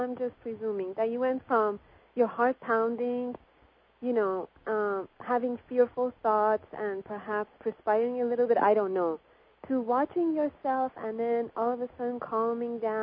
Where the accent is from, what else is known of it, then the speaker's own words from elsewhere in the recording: Iran; No, because I'm Persian. I'm from Iran originally.